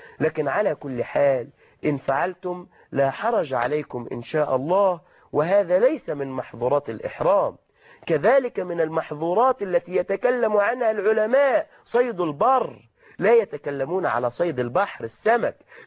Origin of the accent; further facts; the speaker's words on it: Egypt; الذي يسميه البعض عندنا في مصر حذاء برقبة يغطي الكعبين